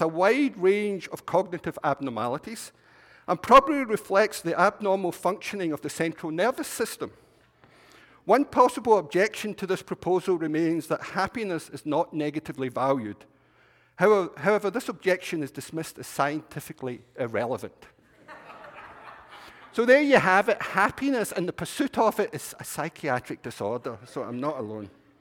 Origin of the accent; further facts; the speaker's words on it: Scotland, United Kingdom; Now, I'm Scottish. We don't do happiness. We're kind of grumpy.